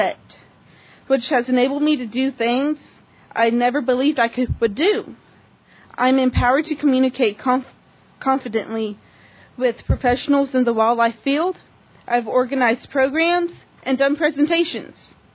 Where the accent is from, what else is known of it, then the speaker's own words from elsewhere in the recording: Lavernia, Texas, United States; I'm from Lavernia, Texas, where I'm a sophomore at Lavernia High School.